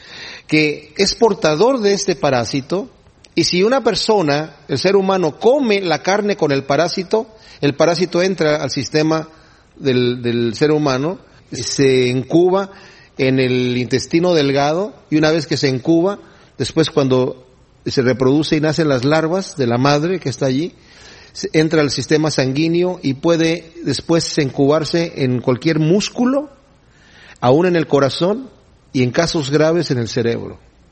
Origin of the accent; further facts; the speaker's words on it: Querétaro, Mexico; Yo soy de Querétaro, ahí hacen unas carnitas espectaculares.